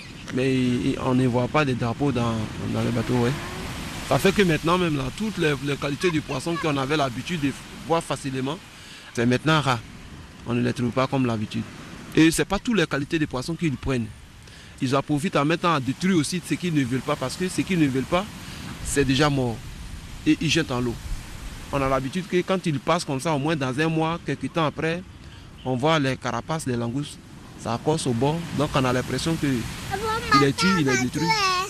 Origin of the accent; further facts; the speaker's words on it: Konoukro, Côte d’Ivoire; je suis de Konoukro. Dans la région de Monongaga, et je suis un pêcheur.